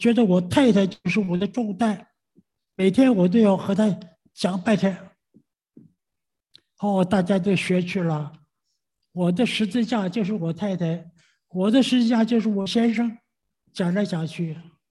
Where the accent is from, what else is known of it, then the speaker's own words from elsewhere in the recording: China; 我们中国人有多少人啊？这么多人，有多少信耶稣的？